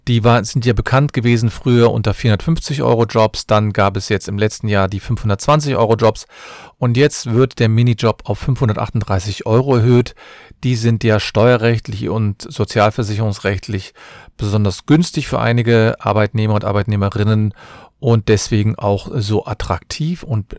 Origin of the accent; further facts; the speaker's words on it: Cologne, North Rhine-Westphalia, Germany